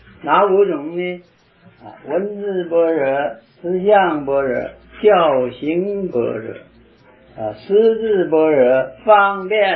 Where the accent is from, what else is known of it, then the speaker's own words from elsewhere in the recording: China; 然后我们中国人不相信呢